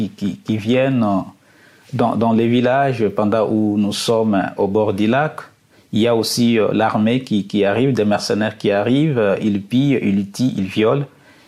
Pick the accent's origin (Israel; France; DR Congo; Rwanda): DR Congo; Oui, je suis congolais